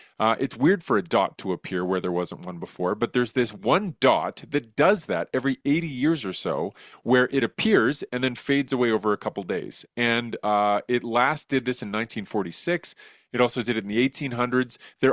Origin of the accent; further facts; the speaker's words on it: Edmonton, Alberta, Canada; I grew up in Edmonton